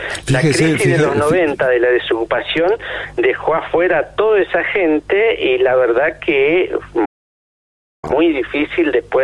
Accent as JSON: {"language": "Spanish", "town": "San José de Feliciano", "region": "Entre Ríos", "country": "Argentina", "said": "yo soy de Entre Ríos, de San José de Feliciano"}